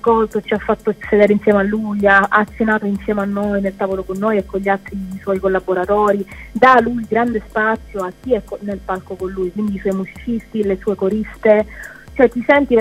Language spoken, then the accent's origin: Italian; Sicily, Italy; io sono siciliana, quindi tornavo comunque a casa un paio di volte alla settimana